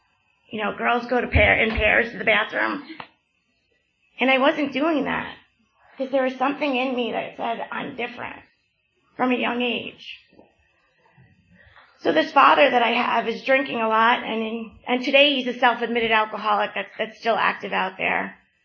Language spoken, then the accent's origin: English; Atlantic Highlands, New Jersey, United States; Hey, so I am from Atlantic Highlands.